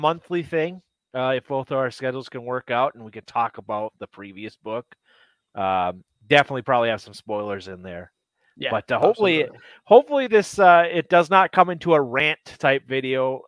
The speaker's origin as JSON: {"language": "English", "region": "Minnesota", "country": "United States", "moved": "yes", "lives_now": "Arizona, United States", "said": "It does, but I'm originally from Minnesota."}